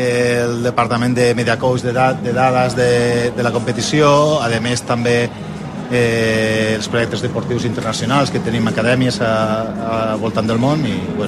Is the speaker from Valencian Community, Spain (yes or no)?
yes; Valencian Community, Spain; Soc valencià, però visc a Catalunya.